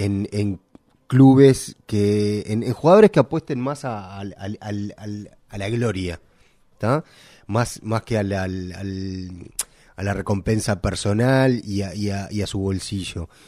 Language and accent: Spanish; Uruguay; que nos define a nosotros como uruguayos